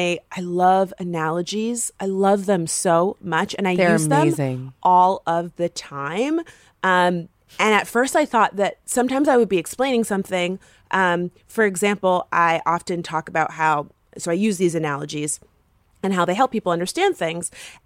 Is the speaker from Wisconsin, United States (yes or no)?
no; Florida, United States; I'm from Florida, and I feel like Florida...